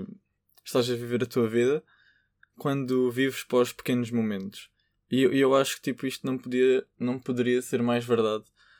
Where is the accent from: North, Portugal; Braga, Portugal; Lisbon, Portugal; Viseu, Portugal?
Lisbon, Portugal; ir de Lisboa, pronto, que eu sou de Lisboa